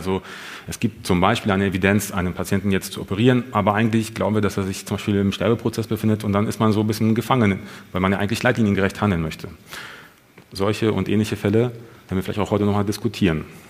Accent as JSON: {"language": "German", "town": "Kiel", "region": "Schleswig-Holstein", "country": "Germany", "said": "in Kiel, wo ich herkomme."}